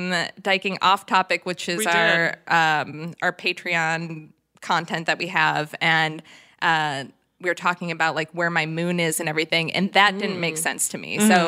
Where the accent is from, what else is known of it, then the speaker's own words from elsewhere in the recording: Montreal, Quebec, Canada; So we just discovered that we are both from Montreal